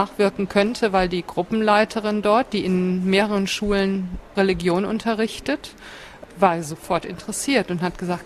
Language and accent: German; West Germany, Germany; ich bin aus Westdeutschland, bei uns hieß das Jungschar.